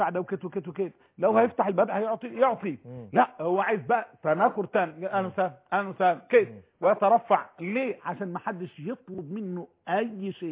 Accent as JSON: {"language": "Arabic", "country": "Egypt"}